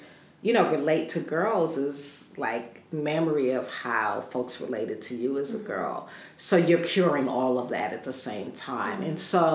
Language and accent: English; Brooklyn, New York, United States; You know, I grew up in Brownsville, Brooklyn. I left home when I was 13 years old.